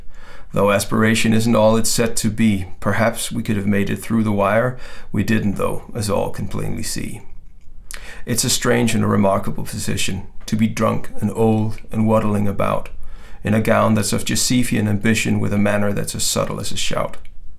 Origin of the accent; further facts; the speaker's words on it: Jutland, Denmark; I'm from Jylland, the Jutland part of Denmark, and we used to have, when it was TV was terrestrial and got beamed, we could watch German TV